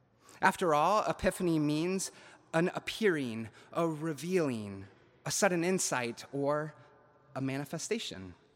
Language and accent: English; Indiana, United States; Maybe that's just people like me growing up in Indiana, but I digress.